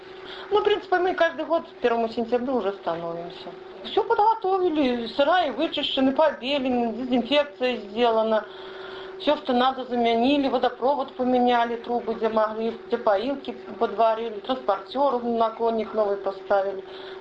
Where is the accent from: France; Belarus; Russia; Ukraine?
Belarus; Rechitsa, Gomel Region; now in Beshenkovichi, Belarus; Я приехала из Гомельской области с Речицы. Вот так и осталось в 90-м году. Приехала, так и прижилась на Витебщине. Так и живу тут.